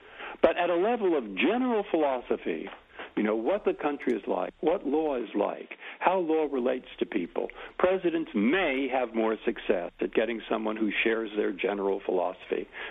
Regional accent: San Francisco, California, United States; I grew up in San Francisco.

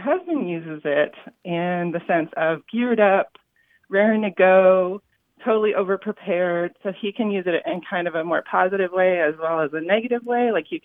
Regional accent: California, United States; My mother is from the Midwest, but I was raised in California.

